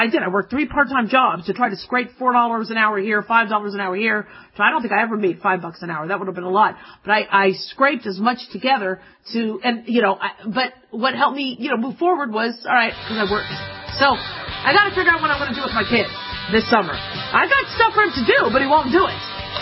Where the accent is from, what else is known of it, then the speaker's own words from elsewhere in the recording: Phoenix, Arizona, United States; I grew up in Phoenix, and it was really hot.